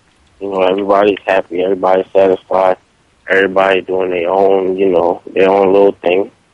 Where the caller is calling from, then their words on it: South Carolina, United States; I'm calling from South Carolina.